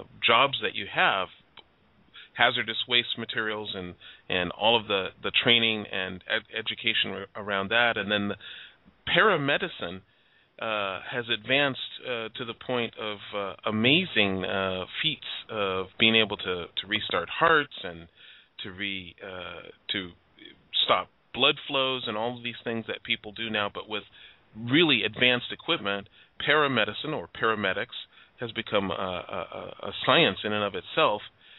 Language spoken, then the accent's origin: English; Chicago, Illinois, United States; I'm from Chicago, and one of the worst kinds of events I can imagine is a fire in the middle of the winter